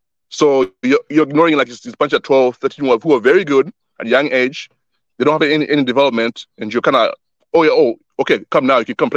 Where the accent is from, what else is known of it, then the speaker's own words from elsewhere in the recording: Tanzania; In Tanzania, so there's a stadium in my home country that's been like there for like 40 years